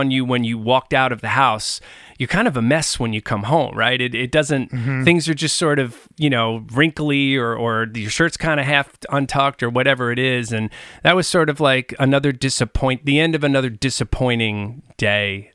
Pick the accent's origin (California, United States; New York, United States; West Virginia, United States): New York, United States; growing up on Long Island, you know, it's kind of like if you grow up in Jersey, it's … If you grow up on Long Island, it's